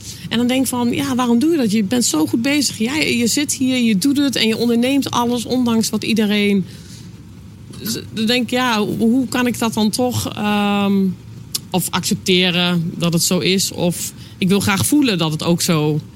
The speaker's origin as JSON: {"language": "Dutch", "town": "Zelhem", "region": "Gelderland", "country": "Netherlands", "said": "Ik kom uit Zelhem."}